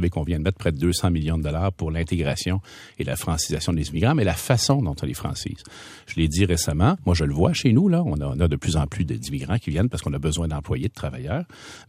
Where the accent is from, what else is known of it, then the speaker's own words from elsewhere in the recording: Quebec, Canada; que ce soit à Montréal ou chez nous, au Saguenay-Lac-Saint-Jean